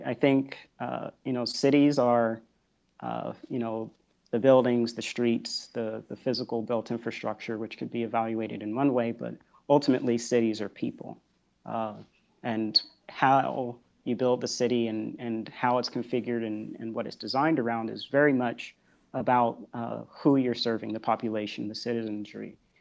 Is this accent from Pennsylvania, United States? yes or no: no; Indianapolis, Indiana, United States; I'm from Indianapolis originally, so of a competitor city to Kansas City. And I was in an inner city public school, sort of the traditional, not so great public school.